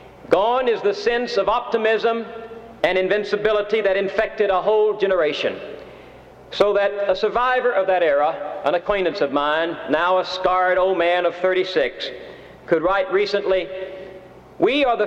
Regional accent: Texas, United States; We were conscious in the 50s, when I was growing up in Texas, of America's bountiful destiny.

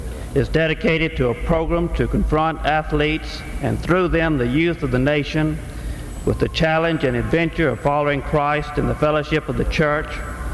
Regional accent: Georgia, United States; from Georgia.

